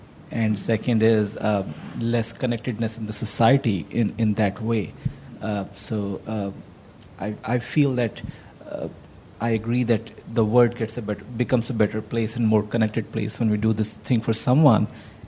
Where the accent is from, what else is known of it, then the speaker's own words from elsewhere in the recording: India; moved away; I grew up in India, and something I noticed growing up was that it's a really populated country